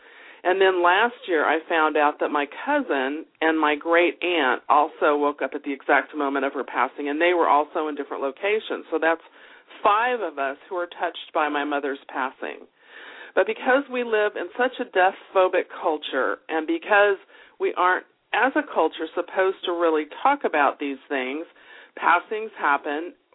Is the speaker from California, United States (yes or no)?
yes; California, United States; When I was about 15 years old, I come from California